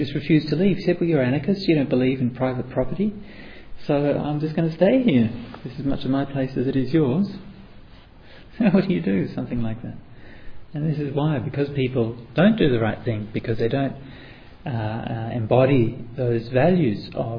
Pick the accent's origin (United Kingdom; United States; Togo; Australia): Australia; growing up in Australia